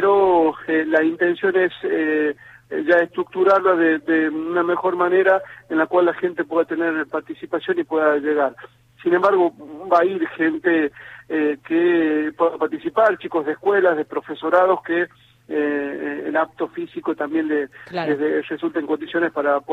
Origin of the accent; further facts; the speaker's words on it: Argentina; esto es lo que nos define también como argentinos